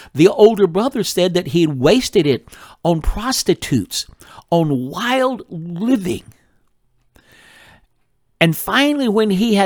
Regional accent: Texas, United States; Or I grew up in North Texas back in the, I was born in 1947.

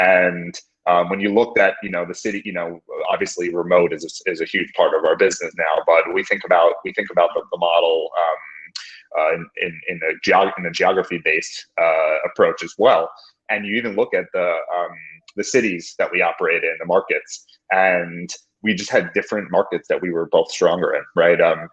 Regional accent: New York, United States; also born or lived in Bay Area, United States; So, I'm a New Yorker from birth and where I live now.

